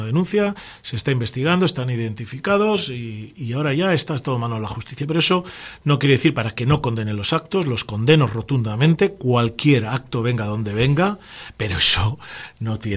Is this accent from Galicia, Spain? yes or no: no; Laredo, Cantabria, Spain; yo voy a defender mi pueblo, voy a defender a mis laredanos, a toda la gente que esté aquí. Nosotros somos gente amable, gente trabajadora, gente que recibe a todo el mundo. El 99,9% de los laredanos somos gente de bien